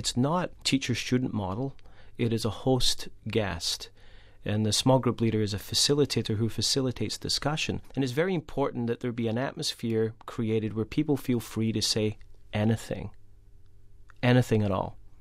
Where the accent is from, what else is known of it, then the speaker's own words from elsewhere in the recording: Scotland, United Kingdom; and I'm originally from Scotland, and there was lots of posh London accents